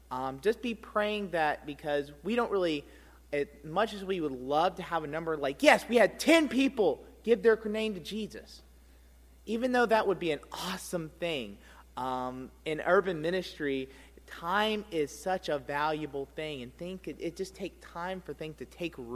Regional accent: Franklin, United States; I was born and raised here in Franklin, and God really called my heart to children there.

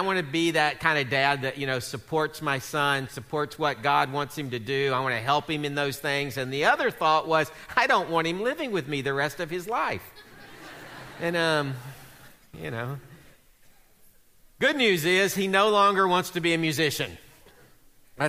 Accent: the South, United States; I know it's cold outside, but, well, actually, it's not cold for you guys. I'm from the South. It's cold.

